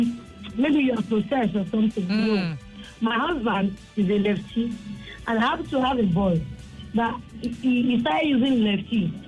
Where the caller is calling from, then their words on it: Ikorodu, Lagos, Nigeria; I'm calling from Ikorodu.